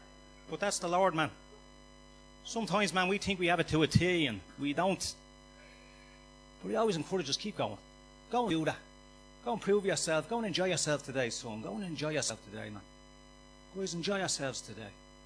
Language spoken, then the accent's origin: English; Dublin, Leinster, Ireland; We grew up in Finglas, a real quiet estate over in the north side, and there was nothing wild about it.